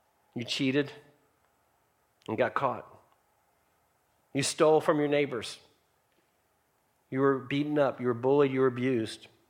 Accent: Nashville, Tennessee, United States; I was raised in a Jewish family, so I grew up in Nashville, Tennessee. And as a Jewish kid, I went to synagogue every Saturday.

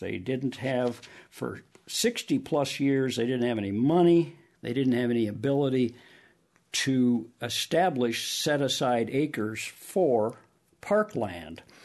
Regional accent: Minnesota, United States; moved away as an adult; now in Iowa, United States; I had done some history of my hometown in southern Minnesota. Never knew I'd end up living in Iowa

